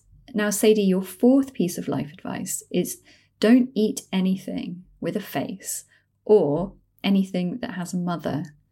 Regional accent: London, United Kingdom; growing up in London in like the 80s and 90s

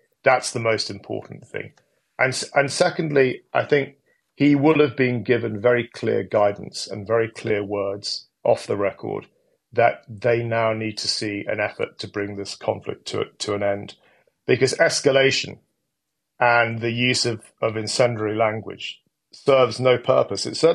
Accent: United Kingdom; I'm speaking as a Brit.

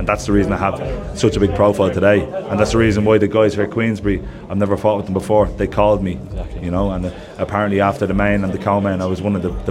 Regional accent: Ireland; And I think as Irish people, we should probably ban certain English words.

